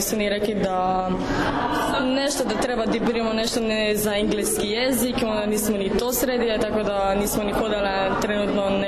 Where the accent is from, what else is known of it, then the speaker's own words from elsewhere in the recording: Slovenia; Serbian is a second language; moved away as an adult; Ja dolazim iz Slovenije, ovde sam možda 3 nedelje i za sad je ovako sve u redu.